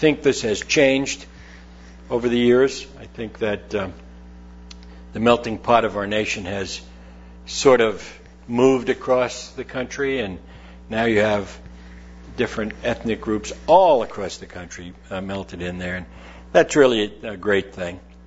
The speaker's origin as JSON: {"language": "English", "region": "New York", "country": "United States", "tie": "born or raised there", "said": "Growing up in New York, I was exposed to other individuals from many different ethnic backgrounds"}